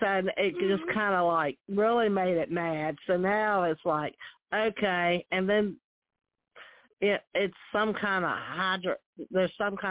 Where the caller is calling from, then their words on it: Virginia, United States; from Virginia.